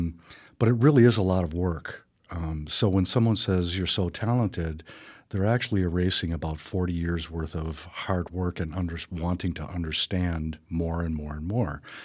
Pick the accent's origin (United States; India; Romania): United States; Milwaukee, Wisconsin; also born or lived in Wausau; I'm originally from Milwaukee, and back in the 70s when my father died, my mother's relatives are all from the Medford area, and she was familiar with Wausau.